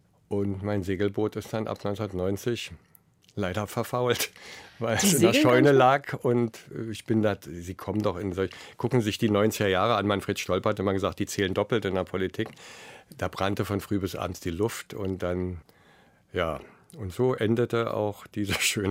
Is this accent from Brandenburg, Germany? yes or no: yes; Potsdam, Brandenburg, Germany; also meine alte Heimatstadt Potsdam, aber ich bin auch gerne da oben im Norden.